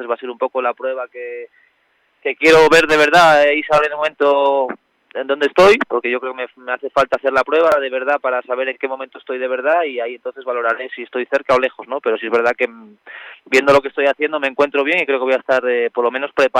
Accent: Vila-real, Valencian Community, Spain; Pero yo soy de Villarreal

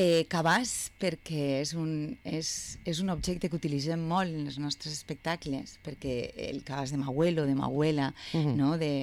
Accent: Benicàssim, Valencian Community, Spain; Jo sóc de Benicàssim, encara que porte més anys vivint així ja que en Benicàssim

